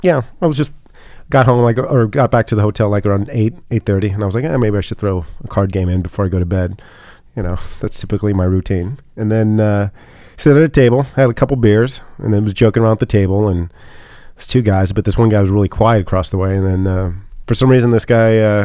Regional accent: California, United States; I had no idea what clued him in that I was from California

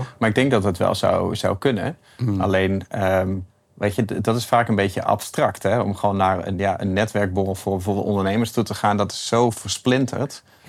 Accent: Groningen, Netherlands; ik kwam wel gelukkig dat ik uit Groningen kwam.

